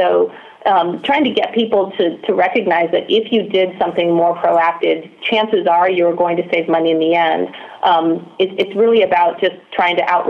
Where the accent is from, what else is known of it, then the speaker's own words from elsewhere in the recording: California, United States; I grew up in Southern California. We always focused on things like organic foods and recycling.